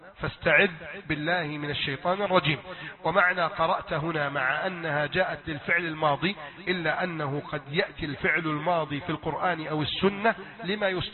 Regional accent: Egypt; بلدنا مصر

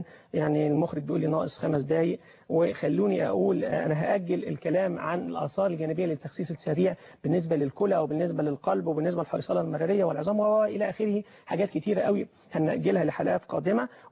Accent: Egypt; عندنا في مصر

